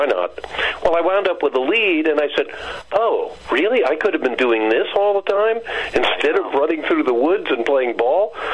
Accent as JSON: {"language": "English", "region": "New York", "country": "United States", "tie": "born or raised there", "said": "I grew up in Westchester County."}